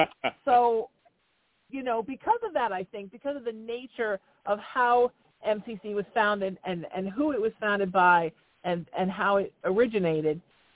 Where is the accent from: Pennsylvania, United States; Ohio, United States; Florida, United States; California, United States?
California, United States; I grew up in Orange County in the middle of the Bible Belt. You know, they used to call themselves the Orange County Bible Belt very proudly, and the California Bible Belt very proudly.